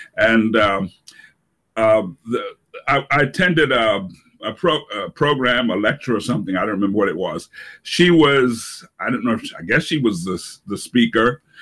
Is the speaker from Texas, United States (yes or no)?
no; Nashville, Tennessee, United States; now in Madison, United States; I lived abroad for a long time, but we're both from Nashville